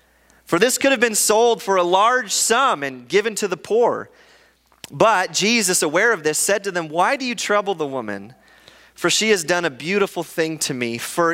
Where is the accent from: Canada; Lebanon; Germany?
Canada; It was kind of like Canada Day, we're all like, yeah, I love being Canadian.